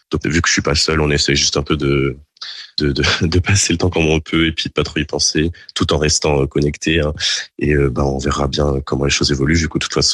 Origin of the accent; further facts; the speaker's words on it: Switzerland; même si j'ai grandi en Suisse toute ma vie, j'ai un passeport français